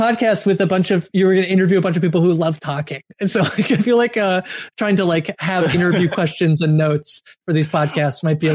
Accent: Woodville, Ontario, Canada; I grew up about 2 hours, so it was an hour and a half north of Toronto in a place called the city of Kawartha Lakes, specifically in a village called Woodville, which is very, very tiny.

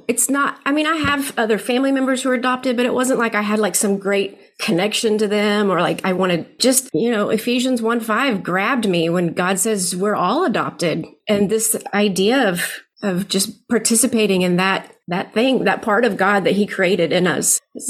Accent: Philippines; I grew up in the Philippines, my parents were missionaries there. So I have very kind of a different worldview than just kind of living in Texas my whole life.

